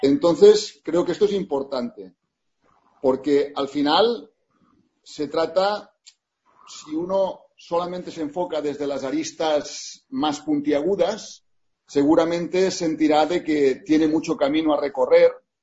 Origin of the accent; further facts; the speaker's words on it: Spain; yo como español